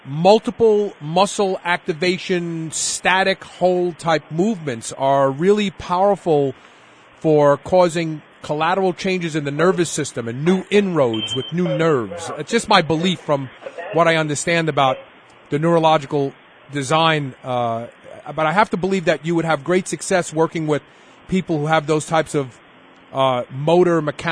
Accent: New York, United States; Okay, so I grew up in Bed-Stuy. So back in the day when I was a kid, I remember when breakdancing first started, there used to be guys out in front of my school.

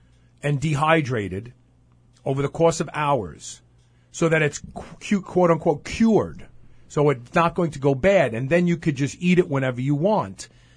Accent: Brooklyn, New York, United States; So when I was a kid growing up in Brooklyn, they didn't have Slim Jims.

